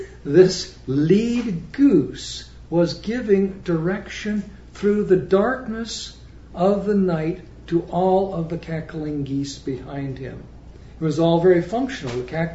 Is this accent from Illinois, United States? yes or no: no; Chico, California, United States; My father, we grew up as infants in Chico, California, Durham, California